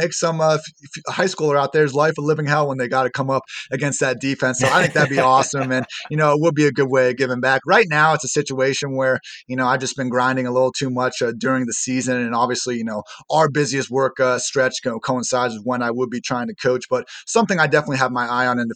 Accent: Dublin, Ohio, United States; I'm from Dublin, Ohio.

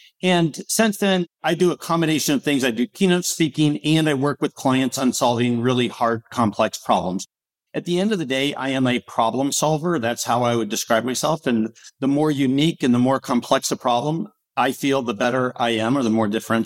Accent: Portland, Oregon, United States; so I grew up in Portland, Oregon. I went to Oregon State University, studied engineering

